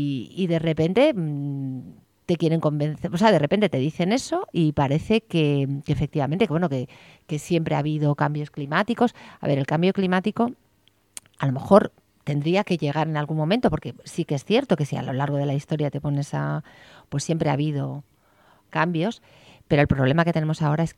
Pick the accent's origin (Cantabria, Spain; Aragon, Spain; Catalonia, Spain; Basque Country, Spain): Cantabria, Spain; Santander; ya tengo una edad, voy a cumplir 60 años. Y de lo que yo he vivido, o sea, yo que soy del norte de España, yo en Santander me levantaba todos los días